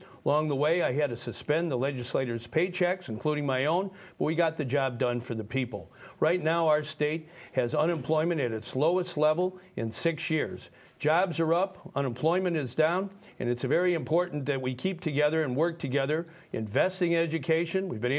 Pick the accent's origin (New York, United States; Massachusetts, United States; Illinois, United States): Illinois, United States; Hinsdale; Kurt Dillard, somebody who's from my hometown, he's now going to be head of the Regional Transportation Authority. My mom worked at a junior high school in Hinsdale, Illinois, that Kurt went